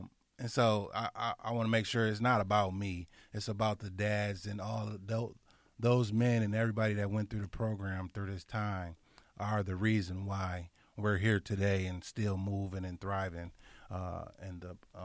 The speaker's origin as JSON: {"language": "English", "town": "Kenosha", "region": "Wisconsin", "country": "United States", "said": "I'm from Kenosha. Maybe you should let me volunteer to host a meeting"}